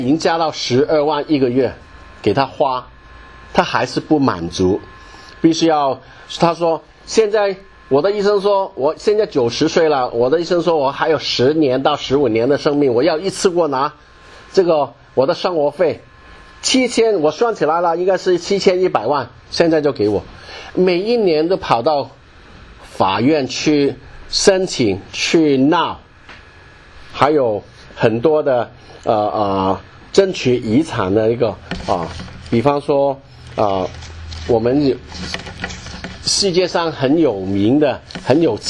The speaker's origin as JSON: {"language": "Chinese", "country": "Hong Kong", "said": "我们香港人说有求别应的黄大仙庙。"}